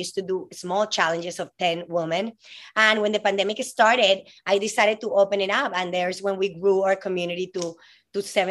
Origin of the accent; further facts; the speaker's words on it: Colombia; English is a second language; moved away as an adult; now in United States; I'm from Colombia, this girl that moved here, 18 years old.